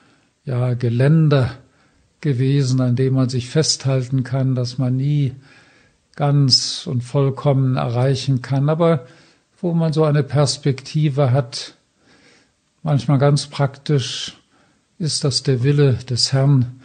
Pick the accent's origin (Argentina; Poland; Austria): Poland; Silesian Voivodeship; Meine Mutter, wir stammen aus Schlesien, die Mutter aus ganz einfachen Verhältnissen.